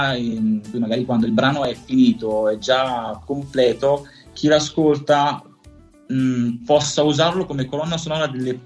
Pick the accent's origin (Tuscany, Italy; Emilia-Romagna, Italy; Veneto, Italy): Emilia-Romagna, Italy; Parma; also born or lived in Naples; E quindi diciamo a Napoli ci ha lasciato un po' il cuore, però devo dire che sono cresciuto magari anche a Parma, cioè nella provincia di Parma